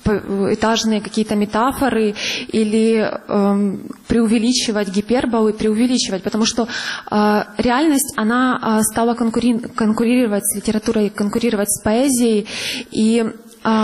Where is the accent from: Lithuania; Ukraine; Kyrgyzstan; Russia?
Ukraine; Pervomaisk, Luhansk Oblast; born or raised there